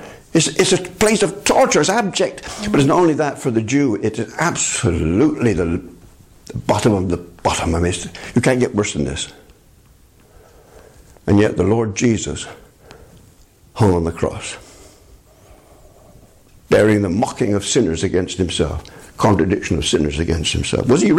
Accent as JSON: {"language": "English", "town": "Bristol", "region": "South West England", "country": "United Kingdom", "tie": "born there", "said": "I was brought up in a house that was condemned as unfit for human habitation. But I was born in Southmead Hospital in Bristol."}